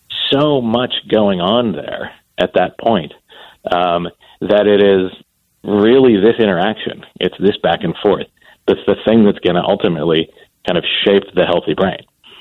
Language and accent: English; Columbus, Ohio, United States; And I had written a book about school desegregation in my hometown, which is Columbus, Ohio.